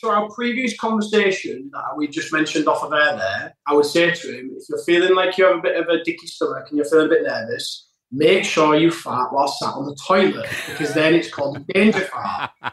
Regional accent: Yorkshire and the Humber, United Kingdom; I live up in Yorkshire, like my hometown, and then I have a place in London.

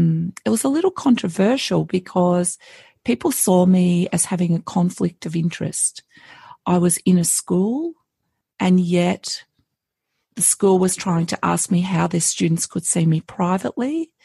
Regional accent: Pascoe Vale, Victoria, Australia; growing up in Pasco Vale, I was on the northern side of the Yarra.

